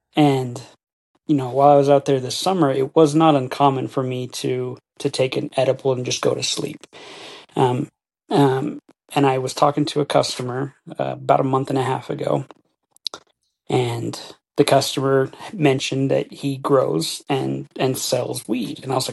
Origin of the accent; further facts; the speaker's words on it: Idaho Falls, Idaho, United States; We are from Idaho Falls area, but my career, I'm in sales, so I kind of move around a little bit.